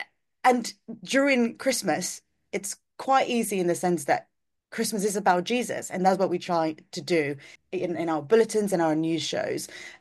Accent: Spain; English is a second language; I was the only Spaniard in the team, and I tried to be graceful

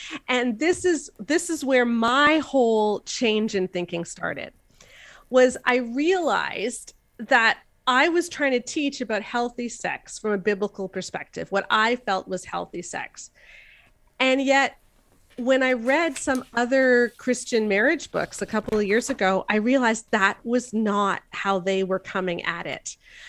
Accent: Ontario, Canada; I'm not Brit. I'm Canadian. So I live halfway between Toronto and Ottawa, but please do not mistake me for an American.

